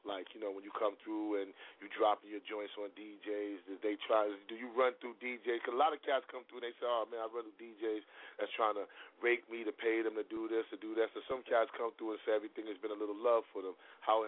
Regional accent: Harlem, New York, United States; You know, I'm from Harlem, so you know I'm feeling that.

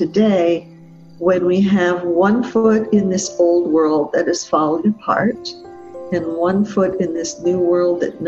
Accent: Beit She'arim, Northern District, Israel; in my hometown of Beit Sha'alim in Galilee.

